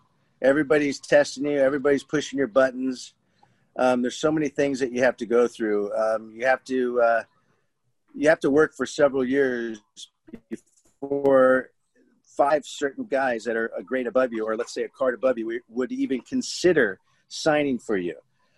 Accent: California, United States; I grew up I grew up in Toluca Lake, Studio City.

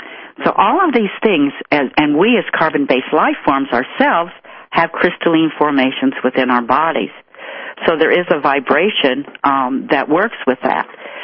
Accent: Chicago, Illinois, United States; born there; in a snowstorm in Chicago, I was born in March.

